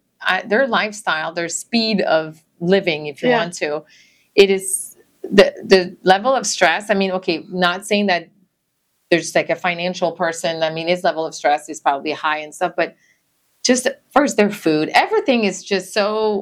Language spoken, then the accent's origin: English; Canada; I'm from Canada, and I did not listen to country music.